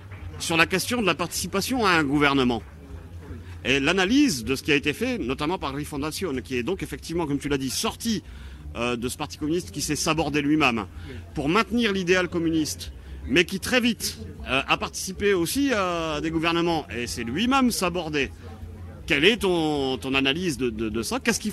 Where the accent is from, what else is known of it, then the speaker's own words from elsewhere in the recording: France; Nous, on est français, on n'a pas de leçons à donner.